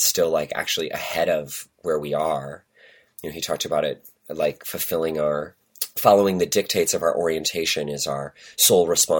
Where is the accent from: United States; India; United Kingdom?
United States; Wisconsin; I grew up in Wisconsin in a little conservative suburb of Madison